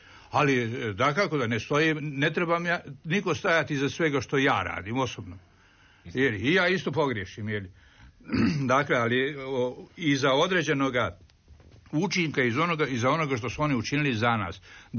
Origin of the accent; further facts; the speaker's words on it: Croatia; kao Hrvati želimo istaknuti